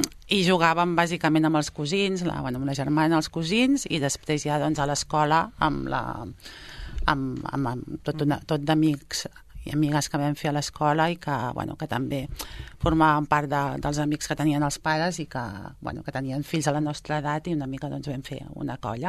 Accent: Sabadell, Catalonia, Spain; Vivíem en una casa de les de tota la vida de Sabadell, per tant, amb un pati a darrere

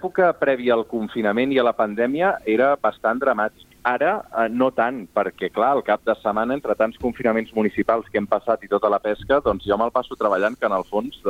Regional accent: Sabadell, Catalonia, Spain; jo sóc un sabadellenc militant de dalt a baix perquè no he deixat mai de viure a Sabadell.

